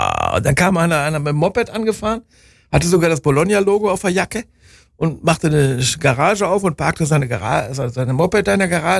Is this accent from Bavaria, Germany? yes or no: no; Freiburg, Baden-Württemberg, Germany; Und ich bin aber als Freiburger.